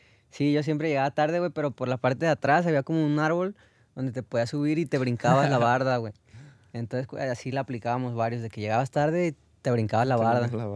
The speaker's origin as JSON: {"language": "Spanish", "town": "Guadalajara", "region": "Jalisco", "country": "Mexico", "tie": "born or raised there", "said": "Mi infancia en Guanatos. Pues muy normal, la neta."}